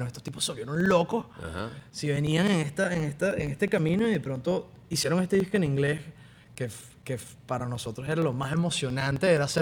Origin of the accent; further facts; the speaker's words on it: Caracas, Capital District, Venezuela; nosotros somos de Caracas, Venezuela